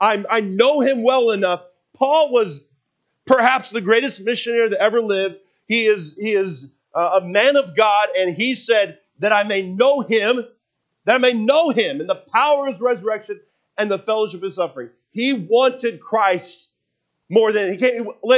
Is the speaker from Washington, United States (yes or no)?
yes; Washington, United States; I grew up in Washington State, and out our backyard was Mount Rainier, 14,410-foot volcano. And I go back. I haven't lived there since I was 20-something years old.